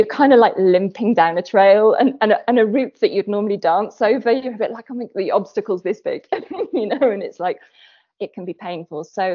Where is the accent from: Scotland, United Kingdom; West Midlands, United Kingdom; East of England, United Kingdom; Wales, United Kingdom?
Wales, United Kingdom; Swansea; You know, I'm from Swansea in Wales originally